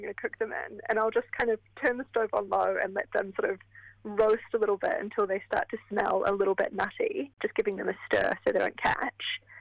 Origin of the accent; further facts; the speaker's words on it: Ireland; I'm Irish.